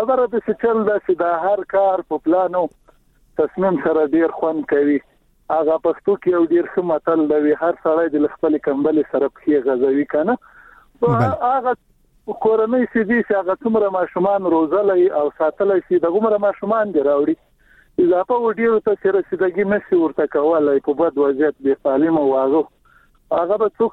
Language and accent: Pashto; Paktia, Afghanistan; موږ د پکتیا خو یو غرنۍ ولایت